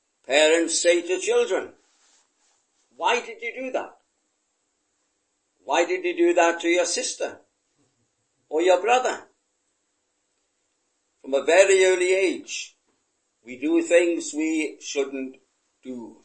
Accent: Swansea, Wales, United Kingdom; In my hometown of Swansea

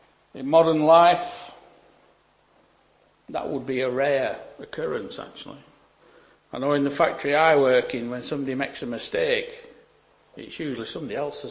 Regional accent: England, United Kingdom; because well, I'm English as well, after all. You know, we are a bit reserved, aren't we? But even being English, we can still have that passion.

